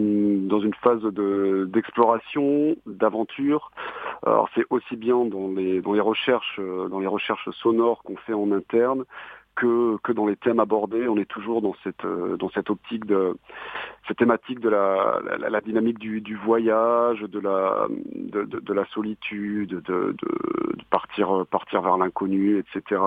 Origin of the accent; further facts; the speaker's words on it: Bordeaux, Nouvelle-Aquitaine, France; on a monté le groupe en 2010. On est bordelais